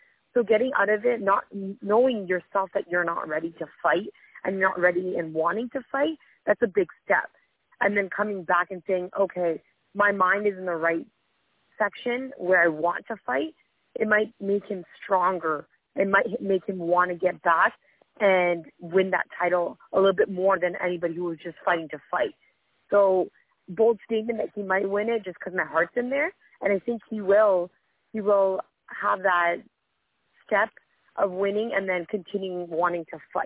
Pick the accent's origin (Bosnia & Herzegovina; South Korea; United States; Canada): Canada; as a Canadian, as a GSP former fan of him in the ring